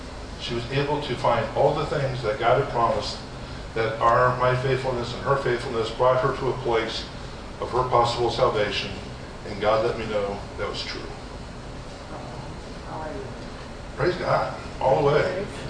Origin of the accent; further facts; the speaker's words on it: Fort Thomas, Kentucky, United States; now in Georgia, United States; I'm from Northern Kentucky, from Fort Thomas and Newport.